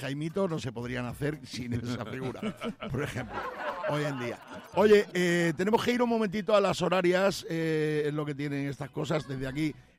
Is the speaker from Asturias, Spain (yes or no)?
no; Badajoz, Extremadura, Spain; Y es que yo soy de San Roque también. Digo, coño. A mi barrio de San Roque, de Badajoz, le llaman el barrio de los machas.